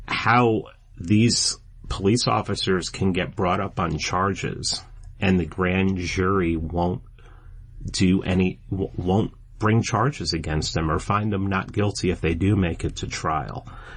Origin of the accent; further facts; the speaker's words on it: New York City, New York, United States; I grew up in the Bronx, and I was basically told, look, if you have any interaction with these guys, just shut up.